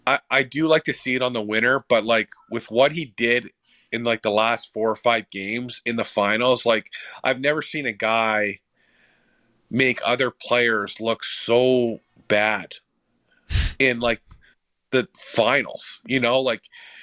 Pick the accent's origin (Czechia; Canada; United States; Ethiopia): Canada; Sault Ste. Marie, Ontario; Sault Ste. Marie. And just an unbelievable guy. And I met him in the middle of nowhere. I was going fishing with a couple of my buddies. Like, I'm from a small town.